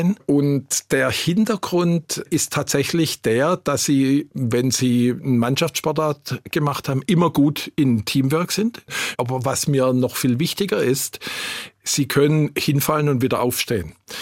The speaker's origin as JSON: {"language": "German", "town": "Schwäbisch Hall", "region": "Baden-Württemberg", "country": "Germany", "also_born_or_lived": "Heidelberg / Munich / Zurich / Augsburg", "said": "Also ich stamme ursprünglich aus Schwäbisch Hall. War dann zum Studium in Heidelberg, war zum Studium in München, war dann in Zürich, war dann in München wieder zurück zur Promotion, dann in Augsburg, dann wieder"}